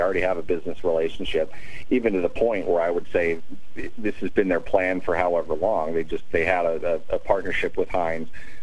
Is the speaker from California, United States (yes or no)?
no; Minneapolis, Minnesota, United States; growing up in Minneapolis, Target Center is where the Timberwolves played.